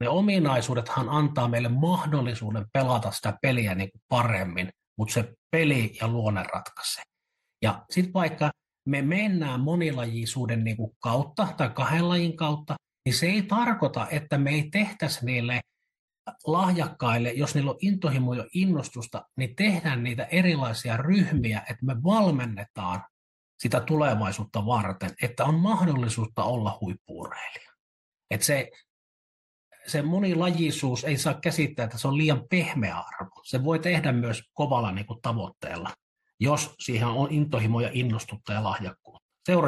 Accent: Savo, Finland; kun olen tuosta Savosta kotoisin

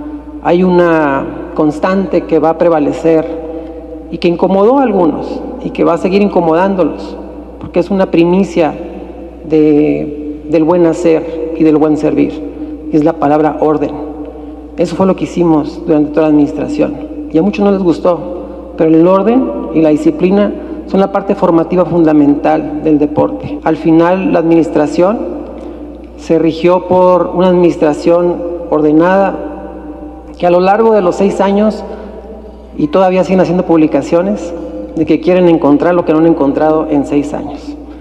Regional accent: Mexico; su caracterización que tenemos como mexicanos de no dar un paso atrás

